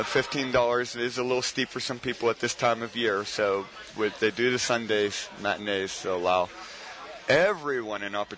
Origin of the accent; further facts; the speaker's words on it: Pittsburgh, Pennsylvania, United States; also born or lived in Italy; So we were the house on the block when I grew up in Pittsburgh.